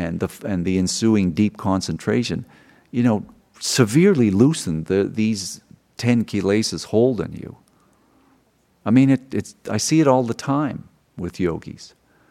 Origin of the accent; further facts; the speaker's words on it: Missouri, United States; you know, I'm from Missouri, show me, and I tried it.